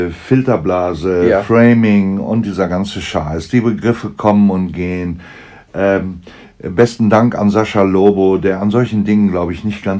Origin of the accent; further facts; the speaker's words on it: Hamm, North Rhine-Westphalia, Germany; Ja, ich komme aus Hamm in Westfalen.